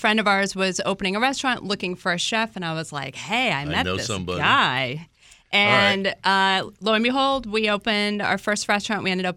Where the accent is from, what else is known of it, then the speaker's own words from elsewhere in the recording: Virginia, United States; So I'm from Northern Virginia. I grew up in the D.C. area.